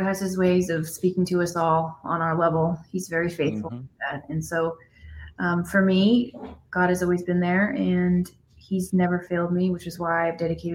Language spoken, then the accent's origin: English; the South, United States; One, I'm from the South.